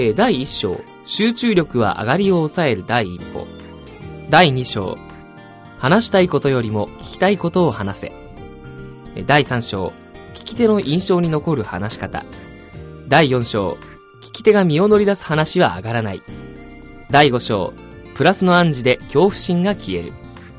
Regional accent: Kanto, Japan; 僕もですね、関東の出身なのでね

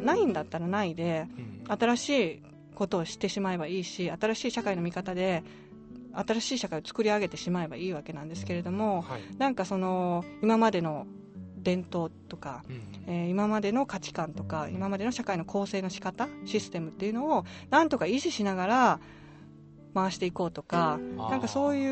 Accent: Mie, Japan; なんか私は三重県で田舎で育ってるんですけれども

